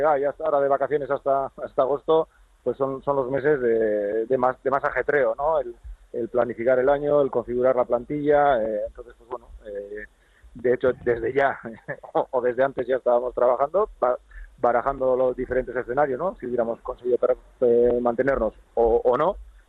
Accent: Basque Country, Spain; creo que somos cinco vascos, si no me equivoco ahora.

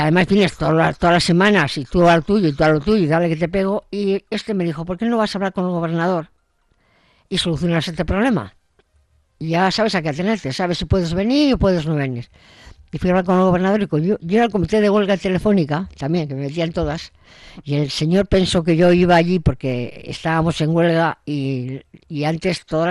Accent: Bilbao, Basque Country, Spain; Bueno, pero yo soy de Bilbao y lo llevamos mejor estos temas.

